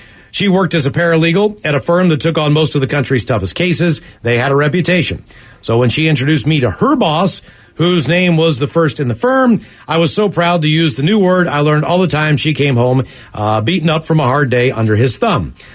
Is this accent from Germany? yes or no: no; Florida, United States; I'm from Florida, so diehard Dolphin fan